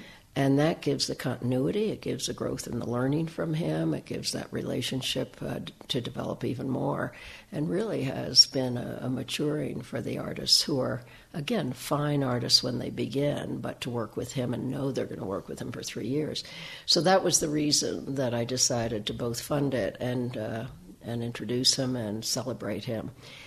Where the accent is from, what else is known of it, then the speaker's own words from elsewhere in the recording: New Jersey, United States; I laugh because I grew up in New Jersey, but over many years I used to go to Santa Fe